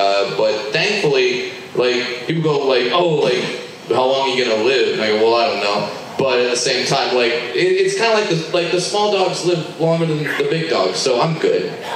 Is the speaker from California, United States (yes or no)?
yes; California, United States; And at the time, I grew up in Southern California. I worked at Disneyland.